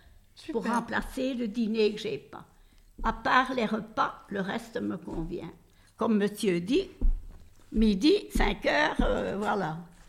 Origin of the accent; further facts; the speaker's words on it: Belgium; born there; Je suis née de parents italiens, mais je suis née en Belgique. Mon père est venu ici en 1922, après la Première Guerre.